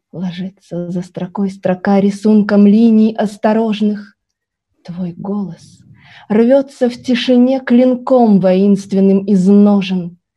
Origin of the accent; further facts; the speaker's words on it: Odesa, Odesa Oblast, Ukraine; Я просто родилась в Одессе и навсегда осталась там.